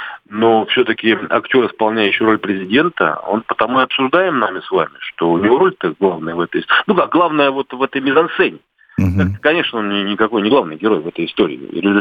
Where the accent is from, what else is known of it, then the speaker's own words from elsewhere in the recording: Ukraine; Но самое-то интересное, что я сам с Украины. Я там родился и вырастал.